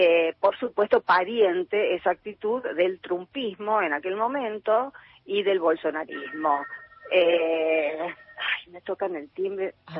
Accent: Quilmes, Buenos Aires Province, Argentina; sobre todo los que somos de Quilmes.

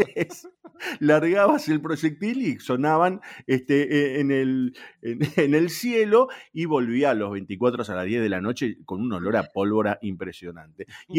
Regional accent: Morón, Buenos Aires Province, Argentina; Salí de Morrón Sur sin un rumbo fijo. Sí, había estudiado, empecé la carrera de Derecho. Uh-huh. Apenas terminé en el Dorrego de Morón, en el 87, empecé la carrera de Derecho.

